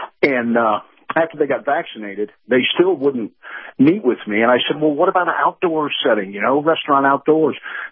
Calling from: St. Petersburg, Florida, United States; Hey, Captain. … in St. Pete.

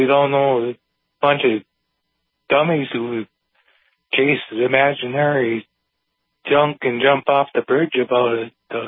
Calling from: Denhoff, Saskatchewan, Canada

